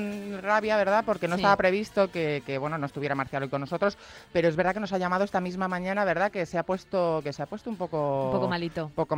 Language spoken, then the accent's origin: Spanish; Sigüenza, Castilla-La Mancha, Spain; Bueno, el frío que hace en mi pueblo, en Sigüenza, muchas veces ha salido en las noticias